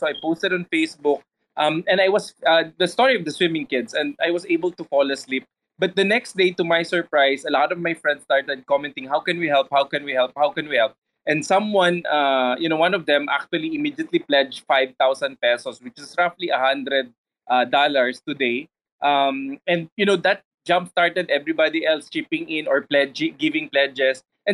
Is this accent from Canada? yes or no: no; Mindanao, Philippines; I'm from the Philippines. I'm actually born in the south of the Philippines.